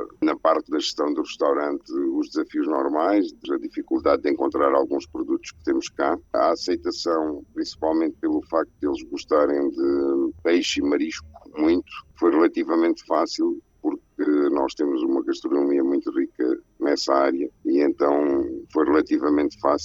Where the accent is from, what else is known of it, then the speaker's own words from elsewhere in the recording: Moura, Beja, Portugal; moved away; Eu saí de Moura em 2002, portanto há 20 anos que deixei Moura.